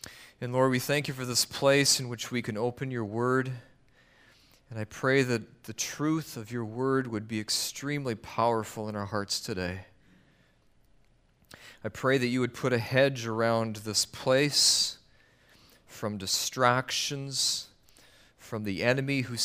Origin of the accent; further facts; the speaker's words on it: Richmond, British Columbia, Canada; The place I grew up in Vancouver was in the suburb of Vancouver named Richmond. And in our particular area in which we lived, we were in a very pretty much a farming district.